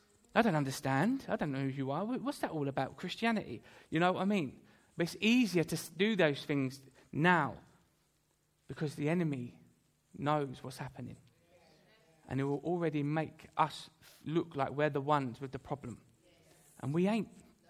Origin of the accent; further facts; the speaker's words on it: Thamesmead, London, United Kingdom; I grew up in Thamesmead. In case, I know a lot of you have heard this, in southeast London.